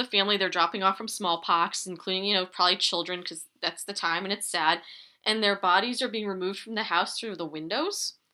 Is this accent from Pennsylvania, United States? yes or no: no; Tolland, Connecticut, United States; in my hometown of Tolland, they have the Benton Homestead, which I did not go there because it was haunted.